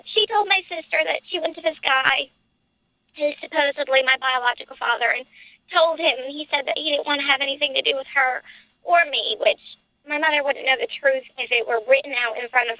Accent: New York, United States; I'm not from Georgia. I grew up in New York.

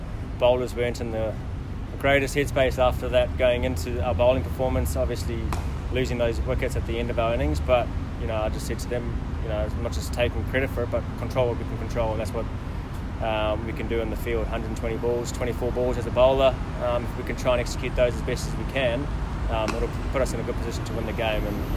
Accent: New Zealand; We've had to scrap, and, you know, being a Kiwi, we scrap all the time.

